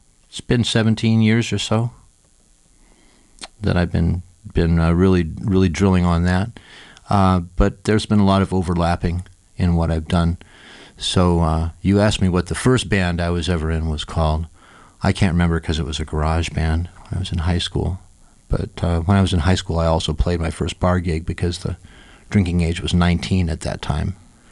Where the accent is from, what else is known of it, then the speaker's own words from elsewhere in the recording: Tucson, Arizona, United States; also born or lived in Phoenix; I'm from Tucson. I was born in Phoenix, but I've lived in and out of Tucson for a very long time. So Tucson is home.